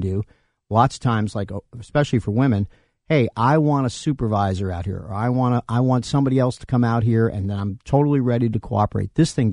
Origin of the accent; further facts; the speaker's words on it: Northeast, United States; I grew up in the Northeast like Chris did.